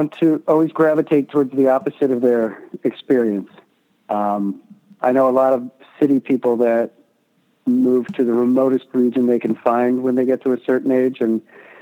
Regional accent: Lancaster, Pennsylvania, United States; I grew up out near Lancaster, Pennsylvania, which everybody knows is the home of the Amish and Mennonite community.

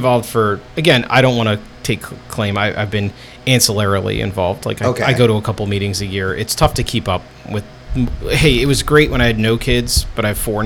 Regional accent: Media, Pennsylvania, United States; I came from Media, Pennsylvania.

